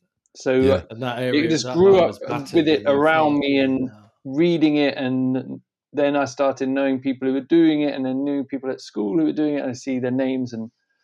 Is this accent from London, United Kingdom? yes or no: yes; London, United Kingdom; I grew up in Ladbroke Grove.